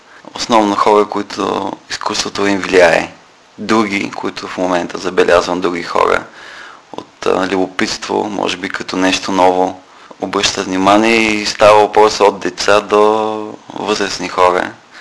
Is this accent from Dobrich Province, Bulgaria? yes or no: yes; Dobrich, Dobrich Province, Bulgaria; Аз съм почнал от Добрич, като ученик да рисувам и винаги се завръщам тук с някакъв заряд